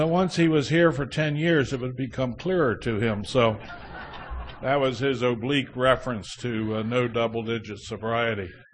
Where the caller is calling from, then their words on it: Hagerstown, Maryland, United States; And I come to you all from Hagerstown, Maryland, where I am a member in good standing of the cleverly named Hagerstown Group of Alcoholics Anonymous.